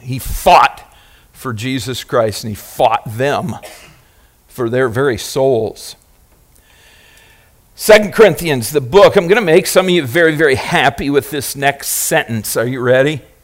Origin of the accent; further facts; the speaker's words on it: United States; We are American.